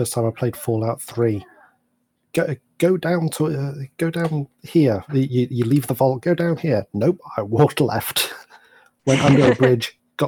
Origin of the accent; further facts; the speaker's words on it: Yorkshire and the Humber, United Kingdom; how you would say helping with a Yorkshire accent. As a Yorkshireman myself, I know that from experience.